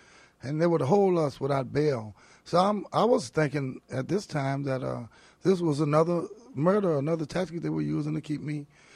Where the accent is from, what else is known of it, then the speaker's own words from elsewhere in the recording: Louisiana, United States; And we're all from Louisiana, like Johnny Cochran's father